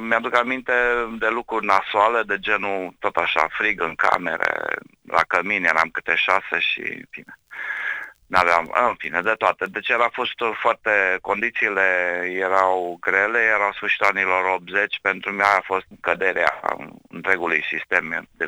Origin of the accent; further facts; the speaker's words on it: Sibiu, Sibiu County, Romania; eu sunt din Sibiu și studiam la Iași